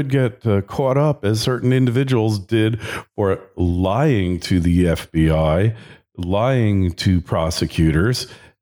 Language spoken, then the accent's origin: English; New York, United States; retired Judge John H. Wilson from back from my home state of New York.